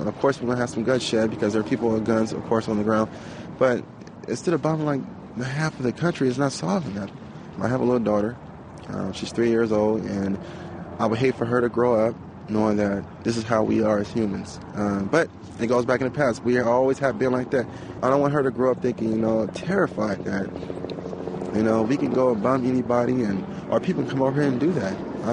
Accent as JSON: {"language": "English", "town": "Menlo Park", "region": "California", "country": "United States", "said": "I'm from Menlo Park."}